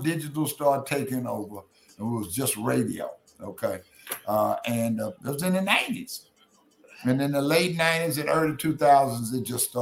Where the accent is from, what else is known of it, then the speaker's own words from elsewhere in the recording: Texas, United States; Because I come from a rural part of the country. I come from East Texas and farm country.